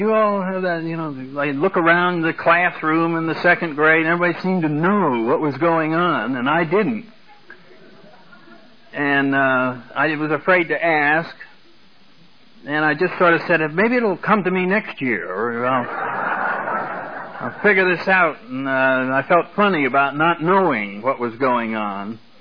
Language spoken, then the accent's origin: English; New England, United States; now in California, United States; I come from New England, and it's ironic. Here we are out in the beautiful coast of California